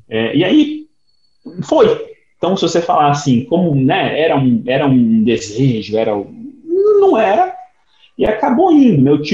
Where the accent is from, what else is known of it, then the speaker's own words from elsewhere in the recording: São Paulo, Brazil; São Paulo, sou paulistano. E, enfim, estudei em colégios normais